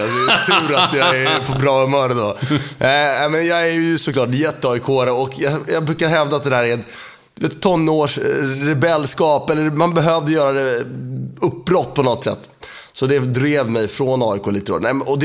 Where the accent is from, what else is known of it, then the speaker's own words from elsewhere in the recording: Täby, Stockholm County, Sweden; även om jag växte upp i Täby, Danderyd, så Solna var min kommun